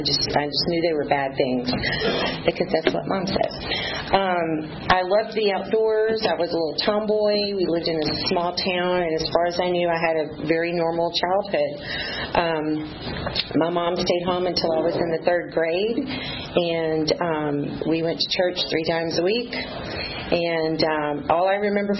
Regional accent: Texas, United States; I was born in Texas. I am a proud Texan.

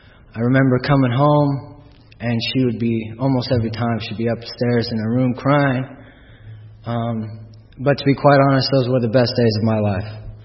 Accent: Santa Rosa, California, United States; born there; I was born in Santa Rosa, California, which is about an hour northeast of San Francisco.

